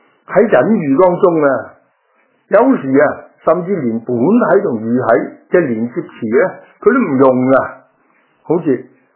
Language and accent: Cantonese; China; 所以我觉得如果我哋中国人好好温习一下我哋嘅诗词呢言语啊嗰啲咁呢